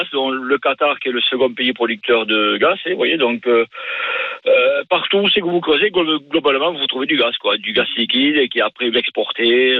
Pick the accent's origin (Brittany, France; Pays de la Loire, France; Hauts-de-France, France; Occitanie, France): Occitanie, France; Lourdes; De Lourdes, originaire de Lourdes, la ville